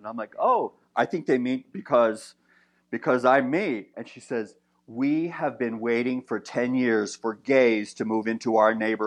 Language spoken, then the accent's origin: English; Washington, District of Columbia, United States; Well, I came from Washington, D.C., where there is DuPont Circle.